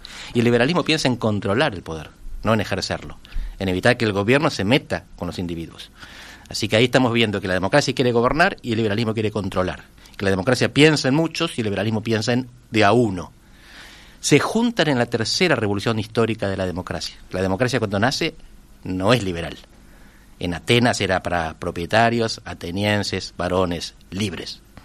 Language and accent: Spanish; Argentina; Uruguay es el país que casi todos los argentinos querríamos ser.